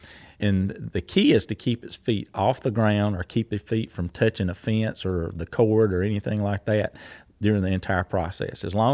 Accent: Covington, Georgia, United States; I'm from Covington, Georgia, and I'm a professional sheep shearer.

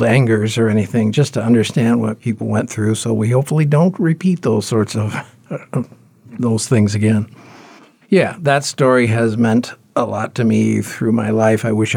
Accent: United States; but just as an American, it's, you know, service to our country has always meant a lot to me

